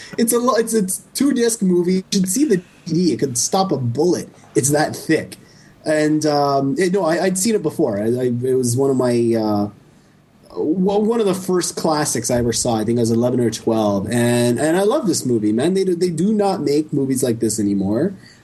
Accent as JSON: {"language": "English", "country": "Canada", "said": "no offense to my American brethren, but I'm Canadian."}